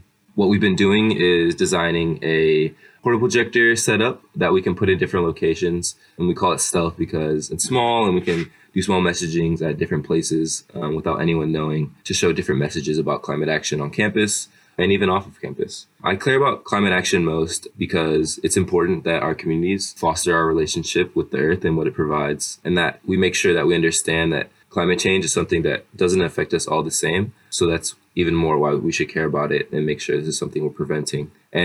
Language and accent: English; Troy, Michigan, United States; I'm a senior studying mechanical engineering, and I'm originally from Troy, Michigan.